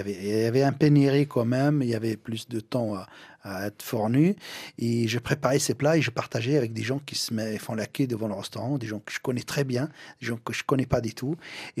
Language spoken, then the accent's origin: French; Tunisia; now in France; Ben moi j'ai grandi en Tunisie